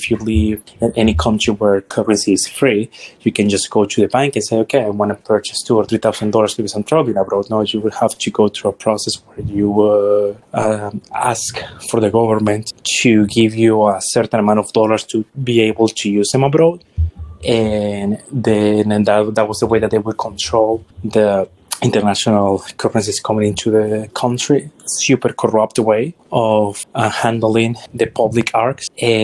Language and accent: English; Venezuela; They still live in my hometown, which is, what I told you, Western Venezuela. It's not close to Caracas.